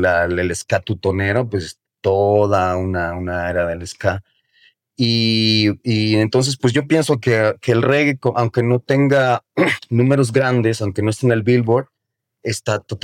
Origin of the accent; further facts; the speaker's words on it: San Luis Potosí, Mexico; born there; Yo nací en San Luis Potosí, en la capital de San Luis Potosí.